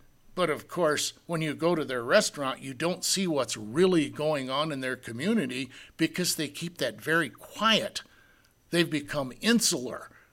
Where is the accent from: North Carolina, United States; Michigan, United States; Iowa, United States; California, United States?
Iowa, United States; I grew up in Iowa very close to several Amish communities.